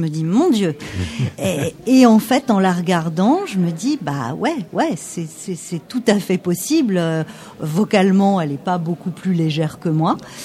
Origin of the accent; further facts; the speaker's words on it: France; alors qu'on nous on est français et on n'a pas forcément ces mimiques là dans la vie